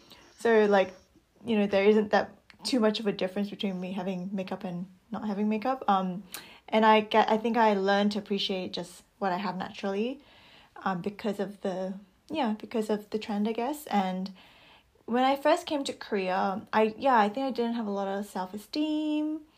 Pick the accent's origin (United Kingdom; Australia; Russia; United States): Australia; Yeah, I think growing up in Australia, I mean, the trends, different there.